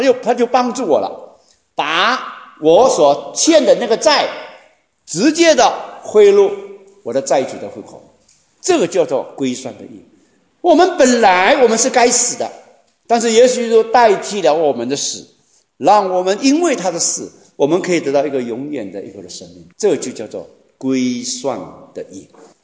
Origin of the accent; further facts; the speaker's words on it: Malaysia; 我来自马来西亚啊，我们马来西亚，我们入大学的时候呢